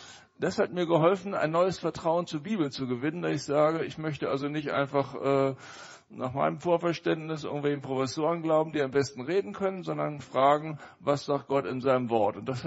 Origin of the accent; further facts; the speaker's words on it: Siegen, North Rhine-Westphalia, Germany; Ich komme aus Siegen, Truppach-Seelbach, eine Kirchengemeinde